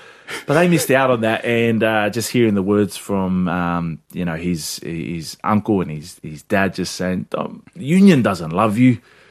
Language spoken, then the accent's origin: English; Sydney, New South Wales, Australia; we grew up out in Western Sydney